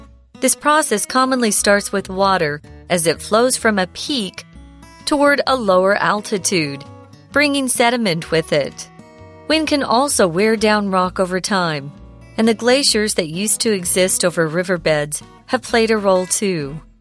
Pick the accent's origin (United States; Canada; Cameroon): United States; Phoenix, Arizona; I grew up in the Phoenix area in Arizona, and the Grand Canyon is in my state.